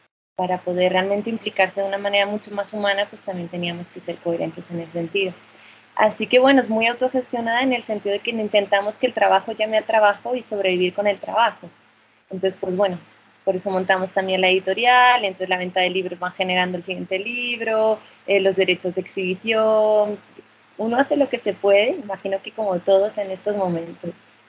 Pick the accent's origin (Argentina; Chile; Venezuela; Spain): Spain; Huesca, Aragon; born there; yo soy ostense, yo nací en Huesca y en aquellas hermosas montañas del Pirineo, y mi familia es de ahí, toda es aragonesa.